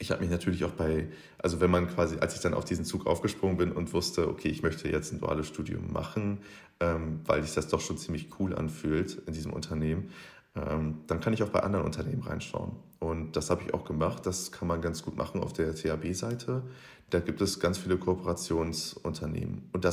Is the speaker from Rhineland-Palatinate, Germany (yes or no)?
no; Lower Saxony, Germany; Ich komme aus Niedersachsen